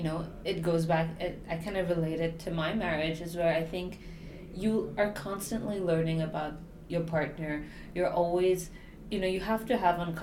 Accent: Nigeria; I'm born and brought up in Nigeria

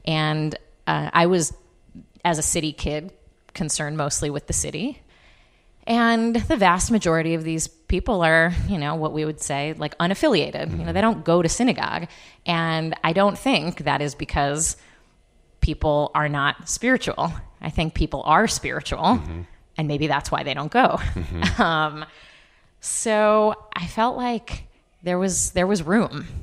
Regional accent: Chicago, Illinois, United States; moved away as an adult; also born or lived in California; I am from Chicago. I love this city. I grew up mostly on the South Side. And, you know, strangely, I moved to California for college, and then rabbinical school I did in Los Angeles.

